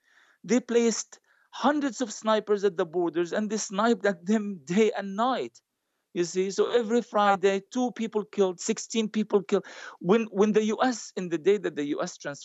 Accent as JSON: {"language": "English", "town": "Gaza", "region": "Gaza Strip", "country": "Palestine", "said": "I am from Gaza and I can tell you, we are extremely stubborn people."}